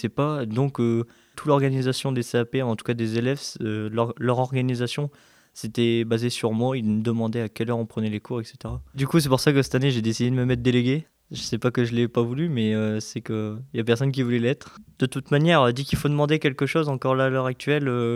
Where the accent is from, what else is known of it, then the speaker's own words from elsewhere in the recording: Maubeuge, Hauts-de-France, France; born there; now in Sémery, France; j'ai 18 ans et j'habite à Sémery, dans l'Avesnois. Je suis né à Maubeuge